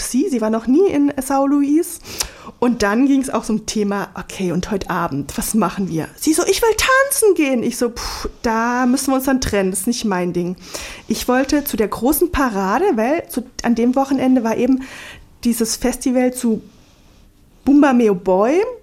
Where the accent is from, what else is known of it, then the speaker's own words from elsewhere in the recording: Germany; Ich habe es ihr dann gesagt, ich komme nicht aus dem Süden, bin Deutsche.